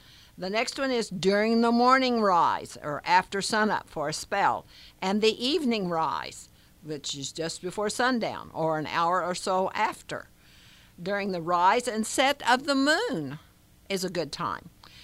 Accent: Oklahoma, United States; Everybody told us, because we're from Oklahoma, take that heat and go home.

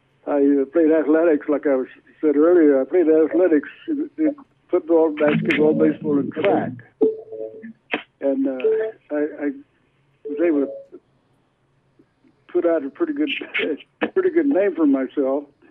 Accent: Hobart, Oklahoma, United States; I grew up in Hobart.

